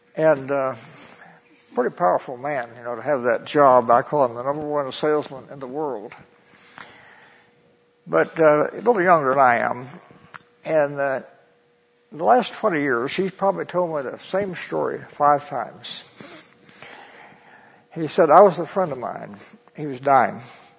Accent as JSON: {"language": "English", "town": "Colorado Springs", "region": "Colorado", "country": "United States", "tie": "born or raised there", "said": "In my hometown, there are about 20 funerals a day."}